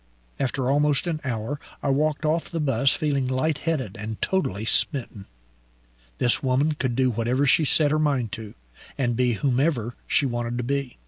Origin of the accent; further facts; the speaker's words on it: Fort Worth, Texas, United States; the reaction in my hometown of Fort Worth to the assassination of President John F. Kennedy in Dallas back in 1963.